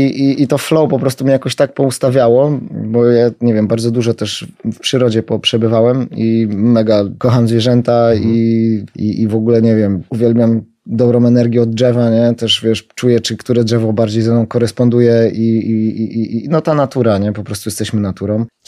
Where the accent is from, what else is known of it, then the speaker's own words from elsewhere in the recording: Bielsko-Biała, Silesian Voivodeship, Poland; ja jestem góralem z Bielska Białej, ale no tam się zaczynają góry, nie? I my mamy górę, która ma 1100 metrów.